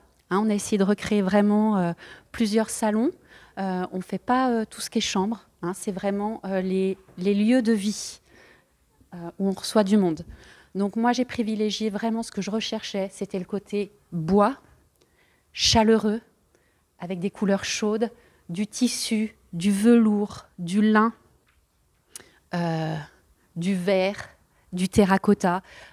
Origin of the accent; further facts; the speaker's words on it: France; now in Portugal; Je suis une Française qui s'installe au Portugal